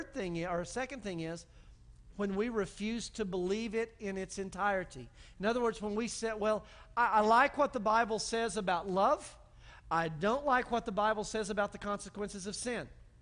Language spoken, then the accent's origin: English; Texas, United States; And this is the beauty of being a Texan. It's also the danger of being a Texan. We are so stinking independent.